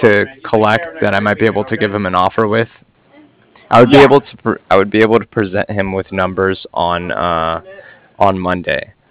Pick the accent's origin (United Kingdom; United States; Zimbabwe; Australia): United Kingdom; Cardiff, Wales; I was from Cardiff.